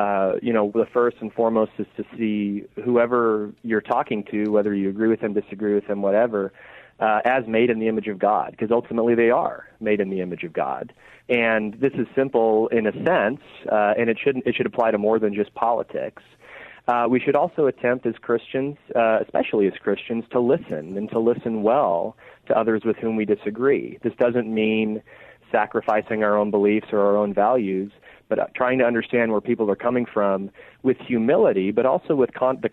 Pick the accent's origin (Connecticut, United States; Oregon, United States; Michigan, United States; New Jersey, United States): Oregon, United States; So as a college football fan, I'm from Oregon, so I'm an Oregon Ducks fan.